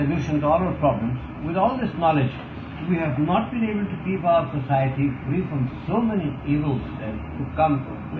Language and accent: English; India; English is a second language; As an Indian, the question is bothers me very, very often.